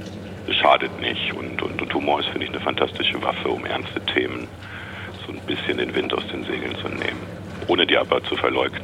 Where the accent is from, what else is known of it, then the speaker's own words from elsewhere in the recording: Cologne, North Rhine-Westphalia, Germany; ich könnte jetzt die plakative Antwort bringen, ich bin Kölner.